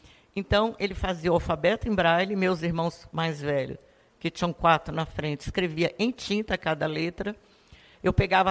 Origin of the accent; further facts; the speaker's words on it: Brasília, Federal District, Brazil; also born or lived in Uberaba, Brazil; Eu sou de Brasília, né? Vou me apresentar. Sou nascida em Uberaba, Minas Gerais, e fui para Brasília com 2 anos.